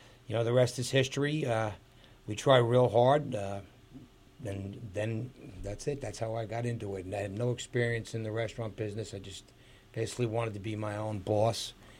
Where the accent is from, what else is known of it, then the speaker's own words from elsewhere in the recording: New York City, New York, United States; And I'm from New York City, and we wanted to bring a little bit of the big city dining into the Lehigh Valley.